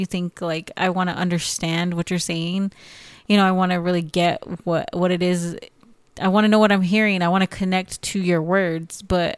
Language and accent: English; United States; accent: American; I'm American, so if I go to another country and I, like, even if it's another English-speaking country, they're like, you have an American accent.